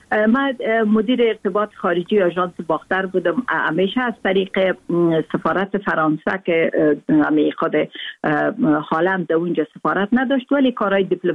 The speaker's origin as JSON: {"language": "Persian", "country": "Afghanistan", "moved": "yes", "said": "روزی که در سال 1992 ما افغانستان را ترک کردیم، در مول لحظه که ما از کابل میبر آمدیم"}